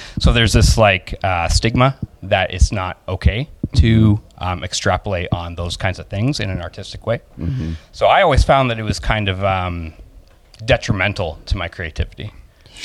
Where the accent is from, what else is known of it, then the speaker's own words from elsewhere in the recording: Canada; I'm from Canada